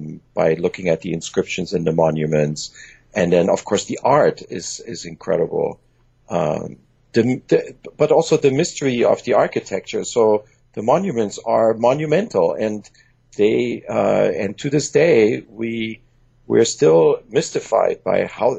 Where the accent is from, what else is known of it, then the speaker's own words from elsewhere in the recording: Germany; English is a second language; also born or lived in Iran; And just like you, I actually grew up in Germany and in Iran, and English is my third language.